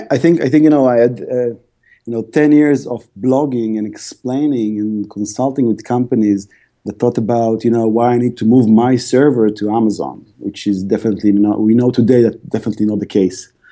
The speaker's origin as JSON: {"language": "English", "town": "Tel Aviv", "region": "Tel Aviv District", "country": "Israel", "said": "I'm coming from Israel, from Tel Aviv, from the startup scene"}